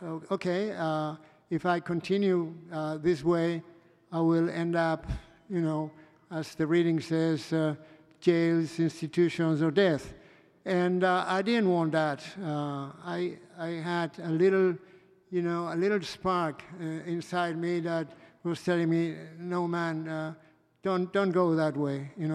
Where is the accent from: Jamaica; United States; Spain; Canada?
Spain; I'm an addict. I'm from Spain, and I live in Spain.